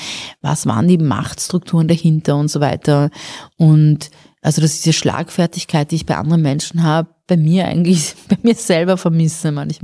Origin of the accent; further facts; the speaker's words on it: Iran; okay, ich bin auch Iranerin